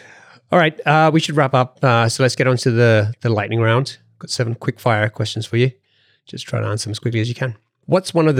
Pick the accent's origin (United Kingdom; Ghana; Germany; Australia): United Kingdom; now in United States; I'm the British guy who's now here in the US, although I'm American now as well, so I have to play up both sides of the Atlantic now.